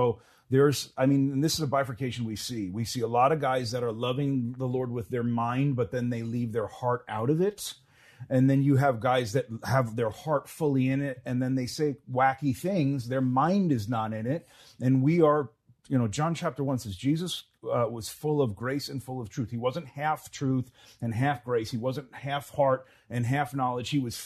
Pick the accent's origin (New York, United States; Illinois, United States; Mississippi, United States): New York, United States; Yeah, so I'm from New York State. I grew up upstate.